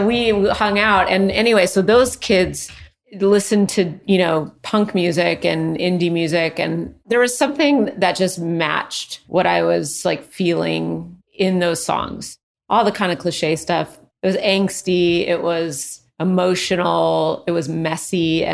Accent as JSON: {"language": "English", "town": "Redmond", "region": "Washington", "country": "United States", "tie": "born or raised there", "said": "I grew up outside Seattle. It's a very weird place. I don't really recognize it."}